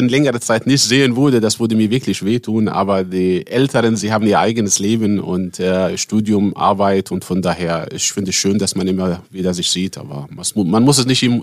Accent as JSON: {"language": "German", "region": "Gaza Strip", "country": "Palestine", "tie": "born or raised there", "said": "Ich bin in Palästina im Gazastreifen geboren, aufgewachsen."}